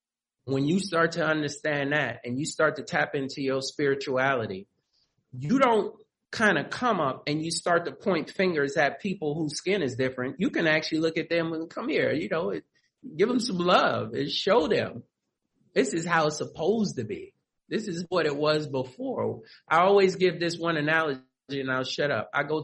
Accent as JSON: {"language": "English", "town": "Los Angeles", "region": "California", "country": "United States", "tie": "born or raised there", "said": "So as I'm growing up in South Central LA, I know that I'm a little bit different."}